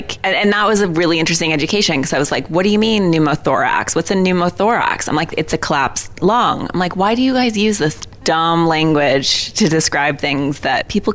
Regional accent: Missoula, Montana, United States; So I grew up in Missoula, which is this liberal college town outside of town with horses.

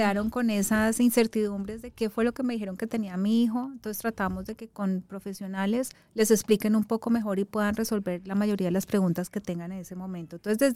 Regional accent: Colombia

